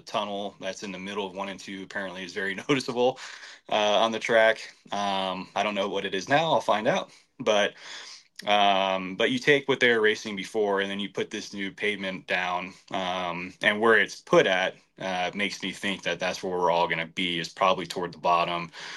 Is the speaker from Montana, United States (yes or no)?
no; Iowa, United States; especially growing up in Iowa and being able to go back to the hometown and do some racing.